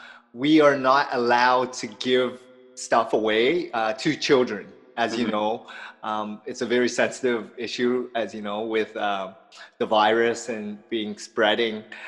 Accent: Hamilton, Ontario, Canada; I came from Vietnam. My family came from Vietnam. I was born shortly after, a couple weeks after actually, and I grew up in Hamilton.

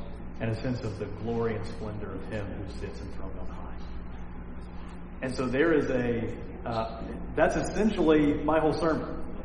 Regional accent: Atlanta, Georgia, United States; now in Central Florida, United States; The Lord, we grew up, both my wife and I grew up in Atlanta. And for whatever reason, the very last place that we saw ourselves being is living in Central Florida. And here we are living in Central Florida.

